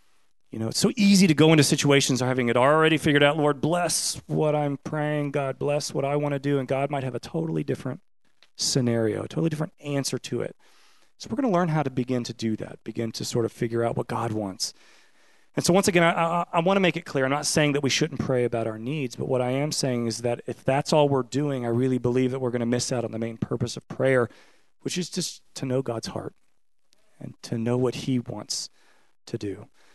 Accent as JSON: {"language": "English", "region": "Kentucky", "country": "United States", "said": "It's okay. I'm not from here. I'm from Kentucky, so I can just, like, burn away at the Chiefs and the Cardinals."}